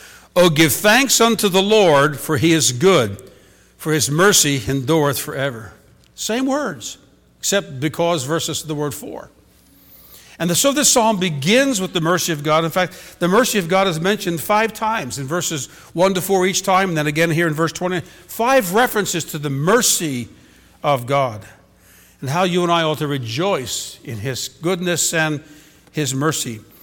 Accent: Philadelphia, Pennsylvania, United States; I sense there's going to be a spirit of resistance because I'm from Philadelphia.

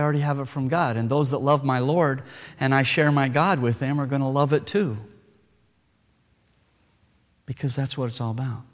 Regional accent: Wyoming, United States; I grew up in Wyoming. When I was a little boy, all I knew was hunting season.

